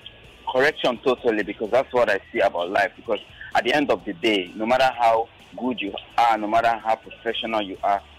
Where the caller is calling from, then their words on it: Ikeja, Lagos, Nigeria; I'm calling from Lagos, Ikeja.